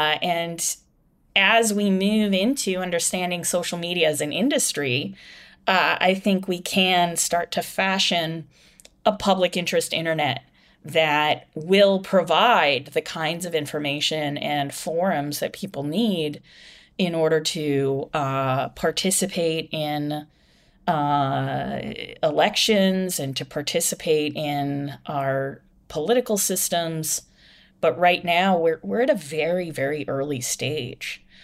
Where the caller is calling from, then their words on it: Ireland; I'm calling you from Ireland right now.